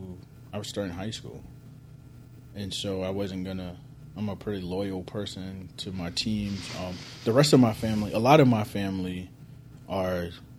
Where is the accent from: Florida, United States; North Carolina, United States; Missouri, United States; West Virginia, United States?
North Carolina, United States; moved away as an adult; now in Iowa, United States; No, so I'm from North Carolina, and I born and raised North Carolina. Lived there my whole life until 2015 when I moved to Iowa, came to Iowa to do a PhD at Iowa State, did that.